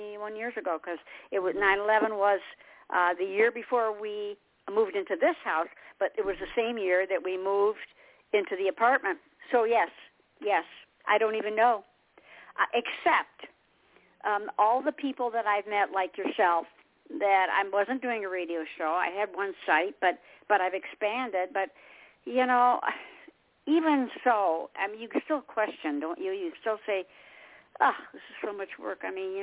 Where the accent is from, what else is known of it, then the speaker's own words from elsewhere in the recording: Michigan, United States; moved away; I was born and raised in Michigan. I hated it there.